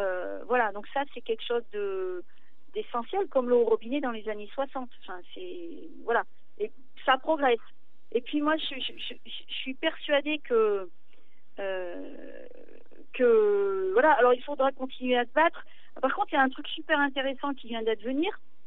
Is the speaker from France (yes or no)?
yes; Vorey, Auvergne-Rhône-Alpes, France; je suis de Vorée, tous mes ancêtres sont d'ici et je suis fière d'être de la Haute-Loire.